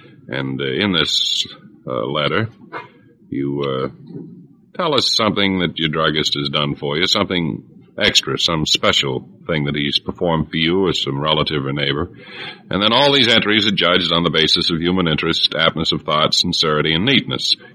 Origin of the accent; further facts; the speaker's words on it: Keokuk, Iowa, United States; Well, I'm from Keokuk, Iowa.